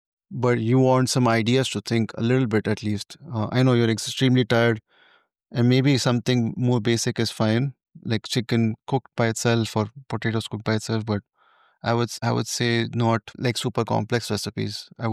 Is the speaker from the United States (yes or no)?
no; India; So I'm Indian, just for a context. So as an Indian, I try to make veg pulao